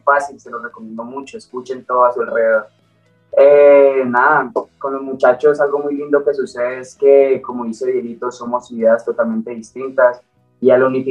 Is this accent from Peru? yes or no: no; Cali, Valle del Cauca, Colombia; also born or lived in Dominican Republic; yo soy de República Dominicana, me crié en Cali, Valle del Cauca.